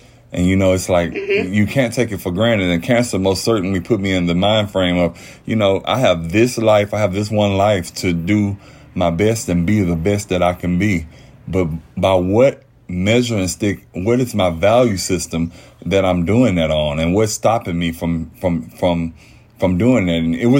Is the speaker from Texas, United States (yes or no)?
yes; Houston, Texas, United States; I'm originally from Houston.